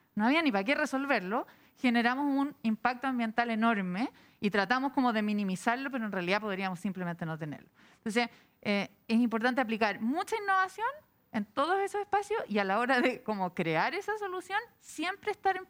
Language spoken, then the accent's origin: Spanish; Viña del Mar, Valparaíso, Chile; De Viña, yo soy de Viña.